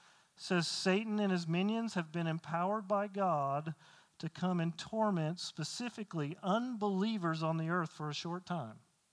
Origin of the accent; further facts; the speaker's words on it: the South, United States; I can't say that because I'm from the South.